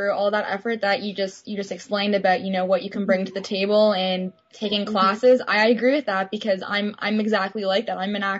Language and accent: English; Toronto, Ontario, Canada; I'm from Canada as well. I'm from Toronto.